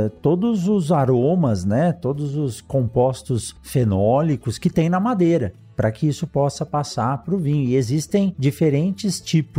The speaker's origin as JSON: {"language": "Portuguese", "region": "São Paulo", "country": "Brazil", "also_born_or_lived": "Botucatu", "said": "eu sou de São Paulo, nasci em São Paulo, morei em Botucatu, do lado de Piracicaba"}